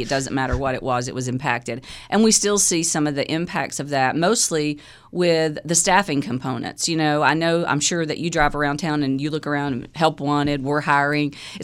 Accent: Lenoir, North Carolina, United States; I'm originally from Lenoir, North Carolina.

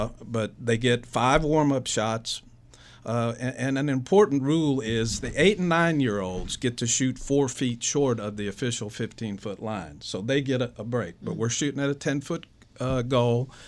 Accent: Georgia, United States; now in Rock Hill, United States; look, when I moved to Rock Hill about 5 years ago, I'm from West Georgia. And so I'm not really a big fan of the sports in South Carolina.

